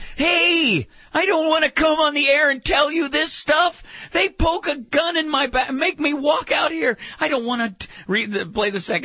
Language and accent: English; Chicago, Illinois, United States; I grew up in Chicago. I know. But because I'm from Chicago, I will be hanging out in Chicago every night.